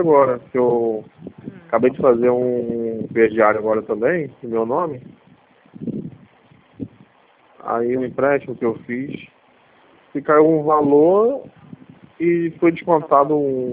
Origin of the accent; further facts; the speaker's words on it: Duque de Caxias, Rio de Janeiro, Brazil; Não, sou do Rio de Janeiro, Caxias.